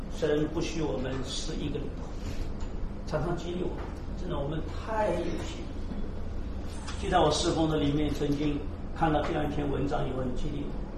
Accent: Shanghai, China; 因为我自己的家庭，我上海人，我们四家就是做生意的嘛

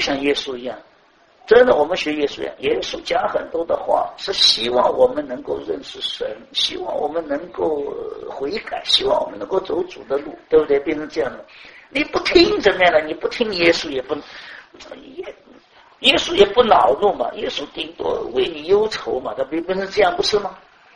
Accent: Shanghai, China; 像我们上海人，江北来的是什么？

